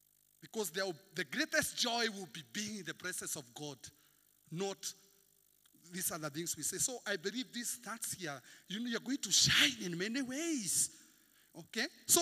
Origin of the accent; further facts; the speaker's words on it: Limuru, Kiambu County, Kenya; I grew up in Limuru just here, and I stayed in a plot where there was this lady I really admired.